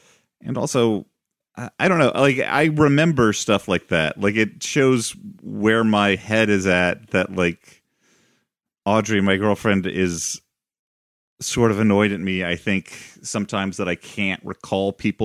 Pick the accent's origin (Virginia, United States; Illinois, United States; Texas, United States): Illinois, United States; Eureka; I grew up in a small town called Eureka, Illinois, which it's got like 5,000 some people who live there now, but it was even smaller when I grew up.